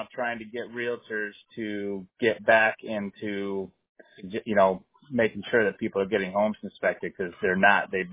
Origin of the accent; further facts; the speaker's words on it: Colorado, United States; I grew up on the western, on the Front Range, Longmont, Boulder, Fort Collins.